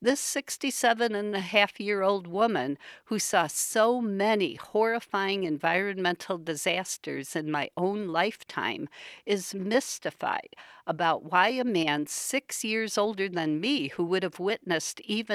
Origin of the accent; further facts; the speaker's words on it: Chicago, Illinois, United States; I grew up in Chicago, which was itself plenty polluted back then.